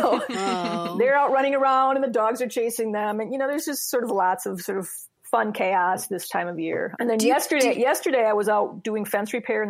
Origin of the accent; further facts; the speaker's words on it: Roseville, Minnesota, United States; I did not grow up on a farm. I grew up in Roseville, which is just a small little inner loop suburb.